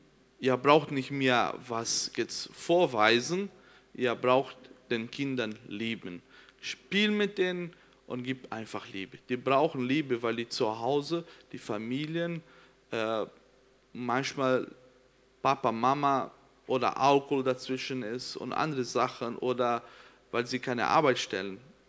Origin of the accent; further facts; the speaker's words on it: Brazil; first language Portuguese; German is a second language; Viel von mir ist viel brasilianisch, weil ich dort groß geworden bin. Auch Worte, die mir fehlt, oder Ausdrücke, weil es quasi meine Muttersprache Portugiesisch ist.